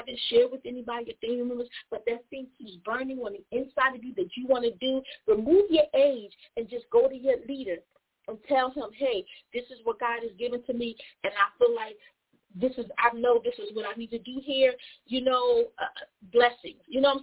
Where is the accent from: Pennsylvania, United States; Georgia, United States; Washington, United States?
Pennsylvania, United States; Philadelphia; Look, I'm from Philly, so I want to hold your steak.